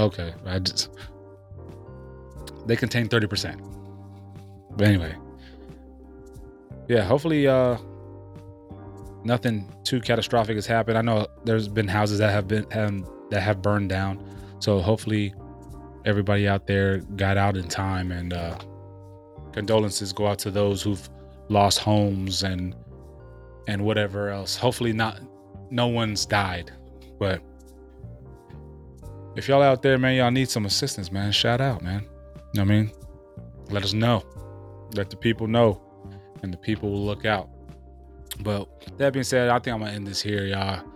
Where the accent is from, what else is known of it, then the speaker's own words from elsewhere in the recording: California, United States; We deal with wildfires annually growing up in Cali